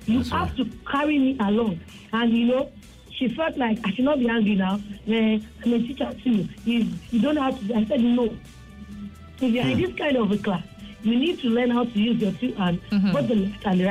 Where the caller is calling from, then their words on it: Ikorodu, Lagos, Nigeria; I'm calling from Ikorodu.